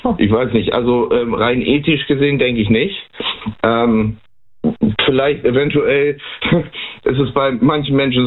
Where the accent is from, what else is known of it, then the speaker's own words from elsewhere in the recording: Schleswig-Holstein, Germany; Schleswig-Holstein.